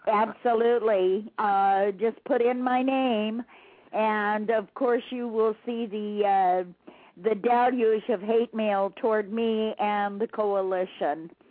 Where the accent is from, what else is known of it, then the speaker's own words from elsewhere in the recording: Pine Ridge Reservation, South Dakota, United States; I sure am. I'm from the Pine Ridge Reservation.